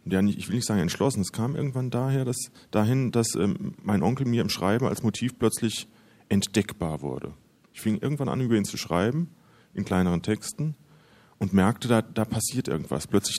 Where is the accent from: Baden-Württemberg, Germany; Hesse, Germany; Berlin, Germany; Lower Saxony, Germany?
Hesse, Germany; die sich komplett mit meiner Heimat der Wetterau auseinandersetzt